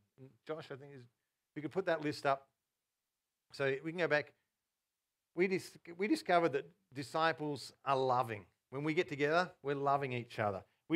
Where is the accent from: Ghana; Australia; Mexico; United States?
Australia; Yarrawonga, Victoria; I grew up in Yarrawonga many years before I moved down to, that's when I was 17, 18, continuing my studies down here